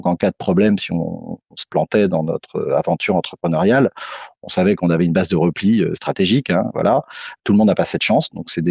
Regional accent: Compiègne, Hauts-de-France, France; born there; je suis né à Compiègne

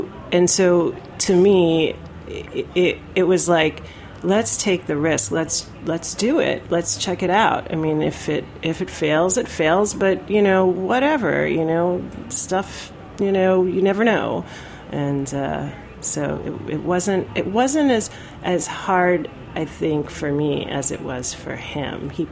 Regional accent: Queens, New York, United States; Well, I grew up in New York and in Queens and Kew Gardens.

